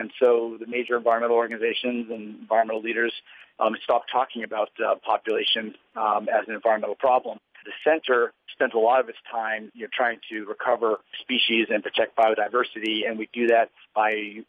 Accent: Florida, United States; I grew up in Florida, and you know, had to deal with the loss of a lot of different special places due to sprawl and fisheries declining

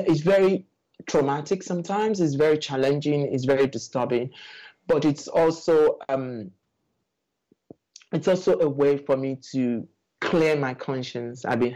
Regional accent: Nigeria; moved away as an adult; that's not what you think of as a gay man growing up in Nigeria. You know, I left Nigeria when I was 32.

